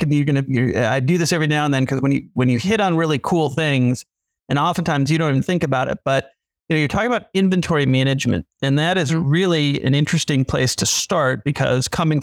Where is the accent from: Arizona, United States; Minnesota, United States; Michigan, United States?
Minnesota, United States; Minneapolis; Coming in from Minneapolis, which is also my hometown.